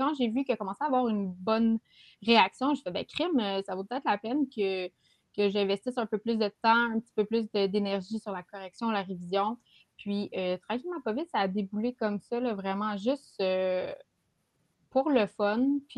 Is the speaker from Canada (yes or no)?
yes; Granby, Quebec, Canada; now in L'Ange-Gardien, Canada; Ben moi, je viens de Grimby. J'ai grandi à Grimby. Là, j'habite à Lange-Gardien, qui est un petit peu plus en retrait, un petit village.